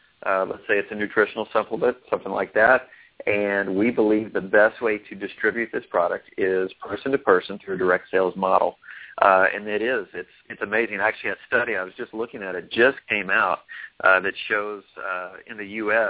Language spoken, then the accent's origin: English; Kentucky, United States; moved away as an adult; now in Dallas, United States; well, I grew up in Kentucky